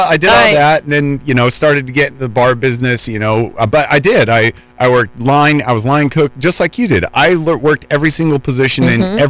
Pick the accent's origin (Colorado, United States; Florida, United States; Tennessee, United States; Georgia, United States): Colorado, United States; Okay, well, I'm originally from Colorado.